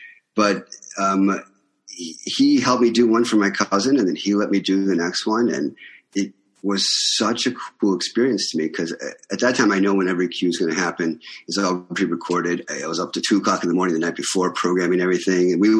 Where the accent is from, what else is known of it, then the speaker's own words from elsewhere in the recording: Cleveland, Ohio, United States; I came from Cleveland and I went to the New York Film Academy here on the Universal lot.